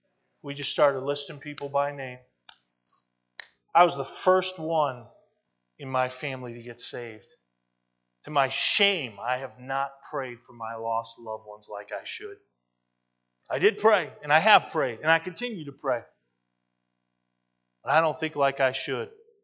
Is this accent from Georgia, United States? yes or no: no; Westfield, Massachusetts, United States; I grew up in Westfield, Massachusetts. That's where I met this young lady.